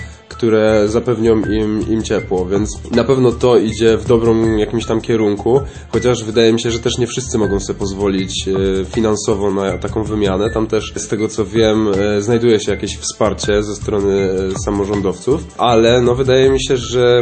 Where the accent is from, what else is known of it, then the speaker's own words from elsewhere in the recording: Silesian Voivodeship, Poland; więc my, Ślązacy, będący też Polakami, wywalczyliśmy sobie to, żeby być w naszej ojczyźnie